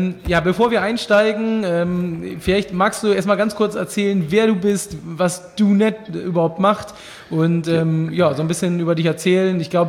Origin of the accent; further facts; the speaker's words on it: Northern Germany, Germany; So als Norddeutscher ist das immer nicht ganz so einfach mit den bayerischen Nachnamen.